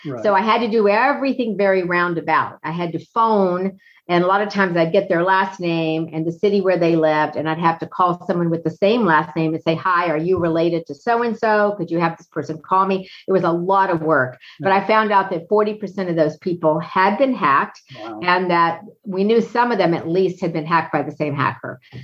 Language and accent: English; Georgia, United States; also born or lived in Florida; I grew up in Georgia, but I went to school in Florida